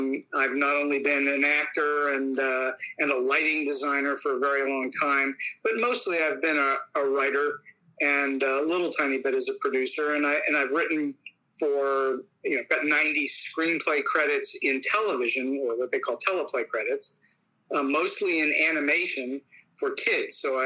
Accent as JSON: {"language": "English", "town": "Pittsburgh", "region": "Pennsylvania", "country": "United States", "tie": "born or raised there", "said": "I taught for 10 years here in my hometown of Pittsburgh. I moved back home from Hollywood about 10 years ago"}